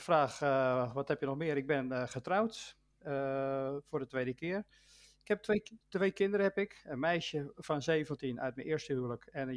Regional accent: Amsterdam, North Holland, Netherlands; now in Almere, Netherlands; Ik kom uit Amsterdam en ik heb gezegd, Almere wil ik niet doodgevonden worden. Nou ja, dat is toch gebeurd. maar goed, ik woon er alweer inmiddels 22, bijna 23 jaar.

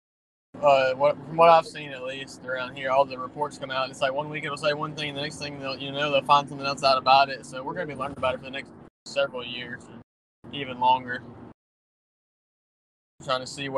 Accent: Alabama, United States; Where I'm from right now and then where my hometown is are two of the higher places for positive tests because nobody actually takes the shit seriously.

